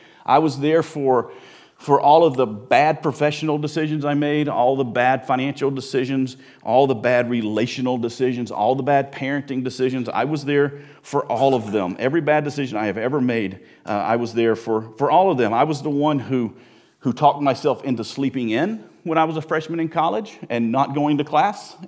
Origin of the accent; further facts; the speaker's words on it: North Carolina, United States; I grew up in North Carolina, so I grew up on them.